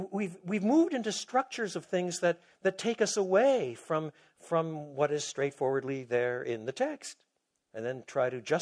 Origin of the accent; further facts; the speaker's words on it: Quebec, Canada; I was brought up in Quebec. In Quebec, which in those days, not today, but in those days, was an extraordinarily patriarchal society.